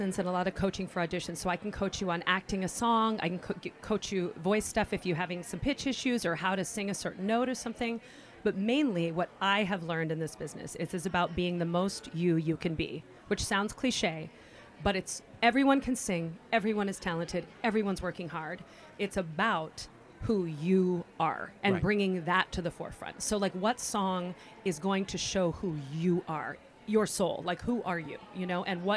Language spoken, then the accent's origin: English; California, United States; You know, I'm from California, and here I am.